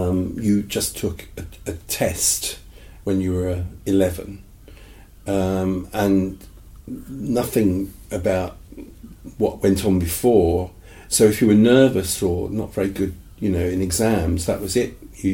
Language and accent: English; Guernsey; because where I was born in Guernsey, we had a selective system